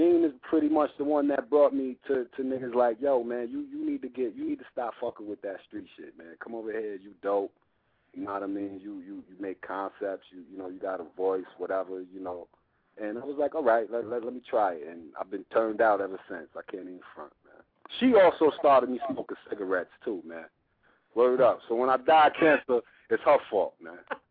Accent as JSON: {"language": "English", "town": "Brooklyn", "region": "New York", "country": "United States", "tie": "born or raised there", "said": "You know, I grew up in Brooklyn. I was in the streets heavy, and I just rapped."}